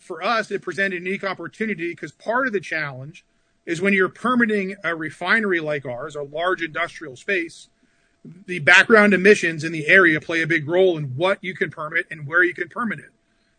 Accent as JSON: {"language": "English", "region": "Pennsylvania", "country": "United States", "tie": "born or raised there", "moved": "yes", "lives_now": "Dallas, United States", "said": "Well, not at all. I grew up in Pennsylvania, moved to Dallas in 95, got in the oil business in the early 2000s, and been working in the oil business since then."}